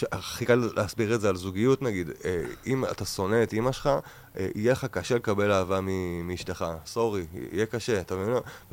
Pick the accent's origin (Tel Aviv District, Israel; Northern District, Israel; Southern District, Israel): Northern District, Israel; Ayelet HaShahar; born there; קודם עברתי לגור באיילת השחר, קיבוץ שנולדתי בו, וגרתי על סבא שלי